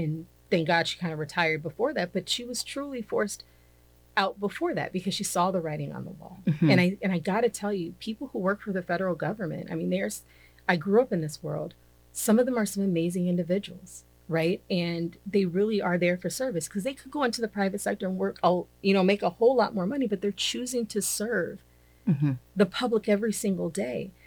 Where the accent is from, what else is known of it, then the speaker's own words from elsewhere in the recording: Arizona, United States; I'm actually from a red state. I'm from a John McCain state, I would say. I'm from Arizona. It doesn't get any more red than that, right?